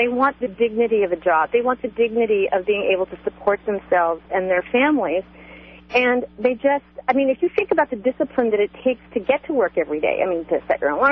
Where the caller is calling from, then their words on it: Granite Bay, California, United States; I'm from Granite Bay.